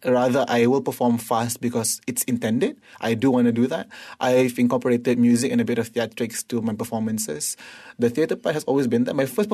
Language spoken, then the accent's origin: English; Malaysia; also born or lived in England; I was born in England, raised in Malaysia, speak English, but in Malay communities, and it just feels like you don't really belong in any of those things.